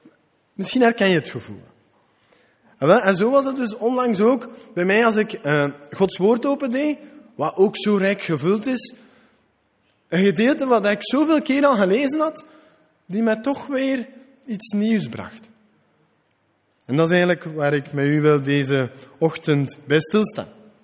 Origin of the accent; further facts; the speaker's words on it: Geraardsbergen, East Flanders, Belgium; Ik ben van Gerardsbergen, dus het zuiden van Oost-Vlaanderen.